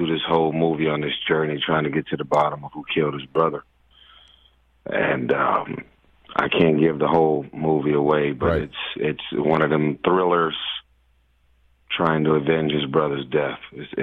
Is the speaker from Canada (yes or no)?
no; Los Angeles, California, United States; But my truth is, I'm from South Central L.A., and when you're in the hood, they always talk a lot of mess about people who go Hollywood.